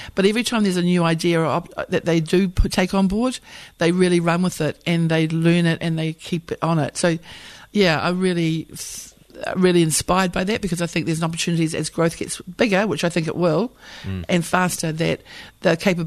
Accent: Auckland, New Zealand; now in Port Waikato, New Zealand; I've always grown up in business. I'm from West Auckland. Came to Franklin, which now morphed into Waikato. Absolutely love the place. I feel like it's my home. We live as I said, Port Waikato in the Rawa.

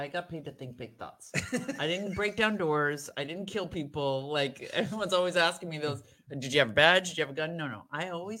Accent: Beverly Hills, California, United States; My girlfriend, we grew up in Beverly Hills, so we went to all Beverly Hills schools

